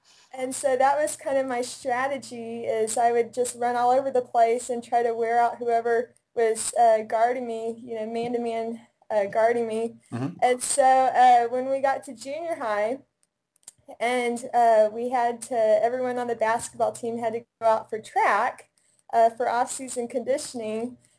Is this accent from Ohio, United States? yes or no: no; Oklahoma, United States; Yeah, so I grew up in Oklahoma. I'm a born and bred Oklahoman.